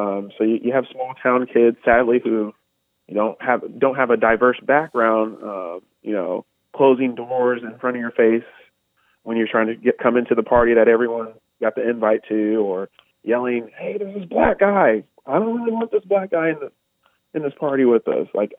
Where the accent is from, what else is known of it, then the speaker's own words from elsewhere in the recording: Des Moines, Iowa, United States; Growing up on the east side, I was a victim of a hate crime.